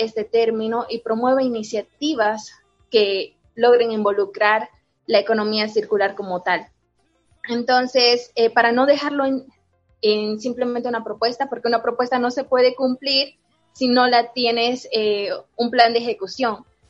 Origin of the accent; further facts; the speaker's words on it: Tarija, Bolivia; yo soy de Tarija.